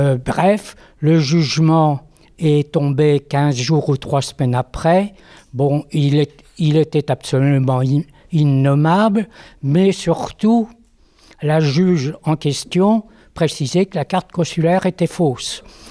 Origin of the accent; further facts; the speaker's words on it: Île-de-France, France; Je suis des Yvelines